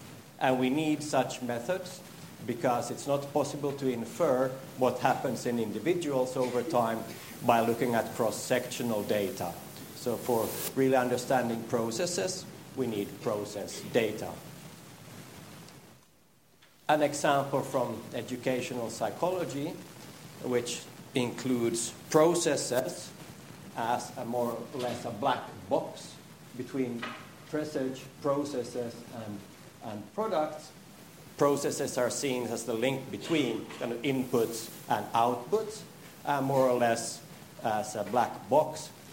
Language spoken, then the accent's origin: English; Vaasa, Ostrobothnia, Finland; I'm not actually very far away from my birthplace. I grew up in Vasa and studied there at the Department of Education to be a primary school teacher.